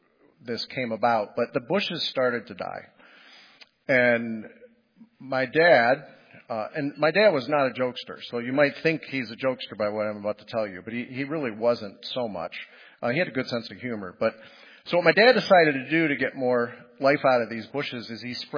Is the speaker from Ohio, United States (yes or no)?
yes; Toledo, Ohio, United States; My house growing up in Crossgates in South Toledo